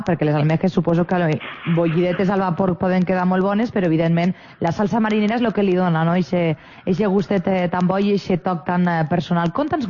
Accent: Santa Magdalena, Valencian Community, Spain; Jo, per exemple, soc de Santa Magdalena

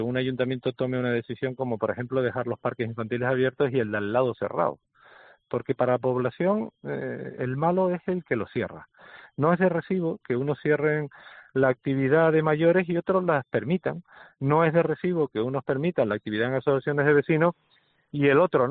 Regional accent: Caracas, Capital District, Venezuela; born there; also born or lived in Canary Islands (parents); soy hijo de inmigrantes canarios que fueron a Venezuela en los años 60. Y nací en Caracas, con lo cual soy venezolano

